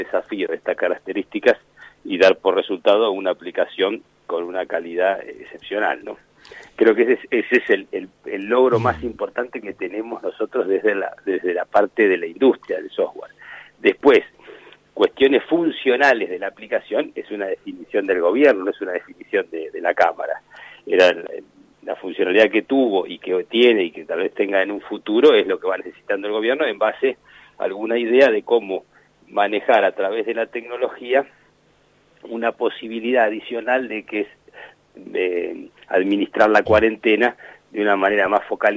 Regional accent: La Plata, Buenos Aires Province, Argentina; yo soy de La Plata

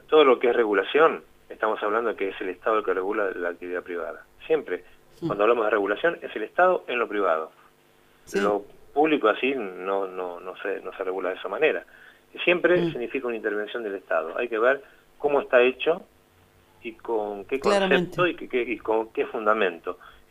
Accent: Moreno, Buenos Aires Province, Argentina; conozco el conurbano, yo soy de Moreno

